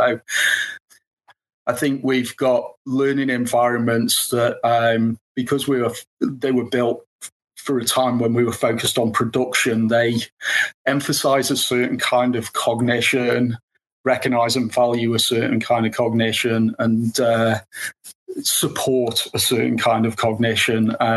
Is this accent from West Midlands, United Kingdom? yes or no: yes; Stoke, West Midlands, United Kingdom; now in Auckland, New Zealand; I'm from Stoke in the UK originally. I now live in New Zealand in Auckland with my partner, Amanda